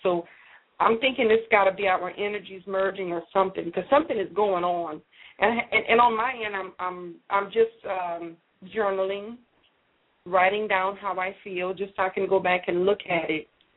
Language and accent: English; Louisiana, United States; I'm from Louisiana.